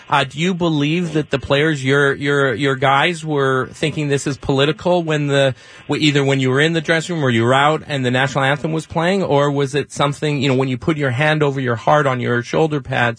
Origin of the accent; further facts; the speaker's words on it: Canada; I'm Canadian. I'm not an American citizen.